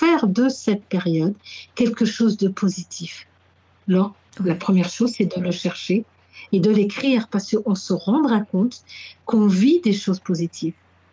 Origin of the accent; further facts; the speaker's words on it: Paris, Île-de-France, France; Je suis parisienne, j'habitais le 19e et le 20e.